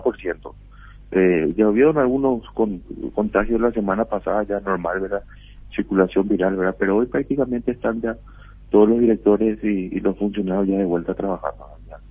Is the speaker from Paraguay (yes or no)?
yes; Paraguay; como cualquier paraguayo